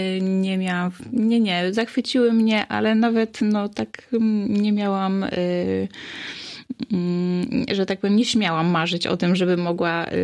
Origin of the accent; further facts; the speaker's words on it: Wałbrzych, Lower Silesian Voivodeship, Poland; Tak, to prawda, pochodzę z miasta, wychowałam się w Wałbrzychu.